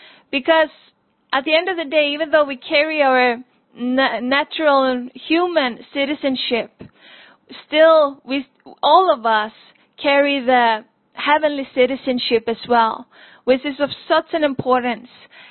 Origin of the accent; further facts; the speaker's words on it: Iceland; English is a second language; won't take me a long time to correct people and say, no, I'm from Iceland.